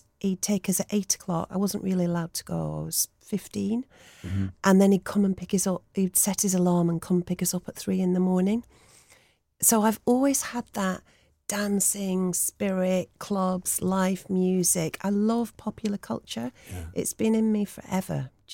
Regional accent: Blackburn, North West England, United Kingdom; You know, when I was growing up in Blackburn, I was that girl who used to organise folk to get out of Blackburn.

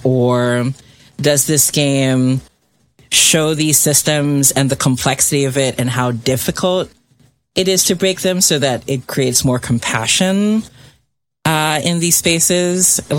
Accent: Philippines; because I'm from the Philippines

